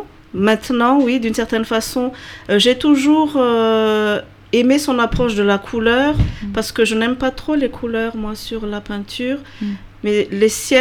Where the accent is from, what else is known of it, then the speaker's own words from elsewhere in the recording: Toulouse, Occitanie, France; Moi, je suis toulousaine.